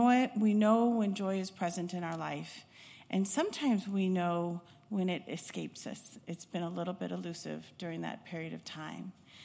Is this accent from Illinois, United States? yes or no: yes; Chicago, Illinois, United States; We moved to Chicago after graduation, back to my hometown.